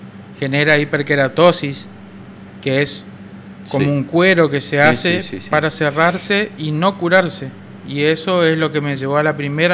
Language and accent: Spanish; Reconquista, Santa Fe, Argentina; Soy de acá de Reconquista, del barrio Parque.